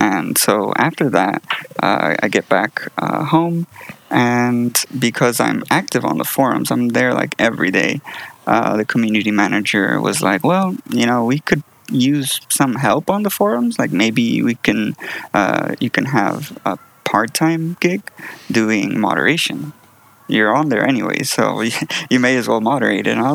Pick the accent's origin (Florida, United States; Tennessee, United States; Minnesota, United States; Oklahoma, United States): Florida, United States; Miami; And I'm from South Florida, Miami, living there at the time.